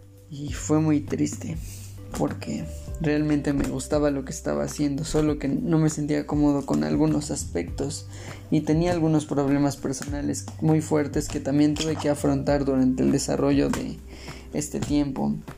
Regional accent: Mexico; Soy de México

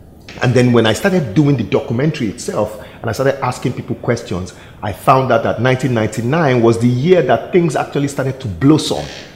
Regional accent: Lagos, Nigeria; Yeah, I grew up in Lagos.

